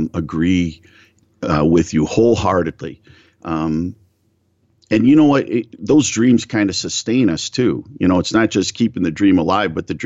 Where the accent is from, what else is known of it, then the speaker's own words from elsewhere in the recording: Ohio, United States; I grew up in Northeast Ohio, right on the shores of Lake Erie. It was a beautiful place to grow up.